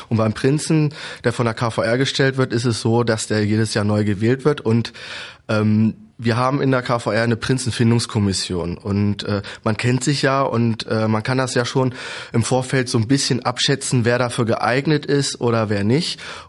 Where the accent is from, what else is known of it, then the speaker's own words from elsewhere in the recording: Braunschweig, Lower Saxony, Germany; Das ist ja auch eigentlich Pflicht als gebürtiger Braunschweiger, ne?